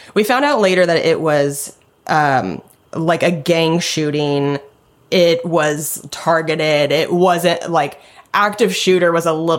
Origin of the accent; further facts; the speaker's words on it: Spokane, Washington, United States; Yeah, I'm from Spokane.